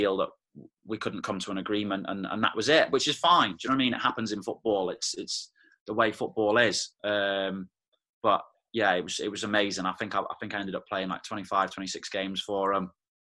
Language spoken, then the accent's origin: English; Wrexham, Wales, United Kingdom; on those memories playing for Wrexham, and they're such fond memories. I was very lucky to play for my hometown club, and as I say, in front of my family and friends.